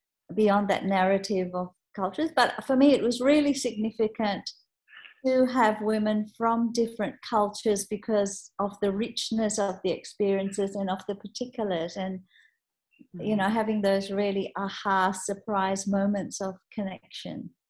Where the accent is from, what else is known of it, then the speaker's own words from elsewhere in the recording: Malaysia; now in Melbourne, Australia; I come from Malaysia, from North Indian background, Punjabi background, and I've been in Melbourne for, I don't know, more than 30 years.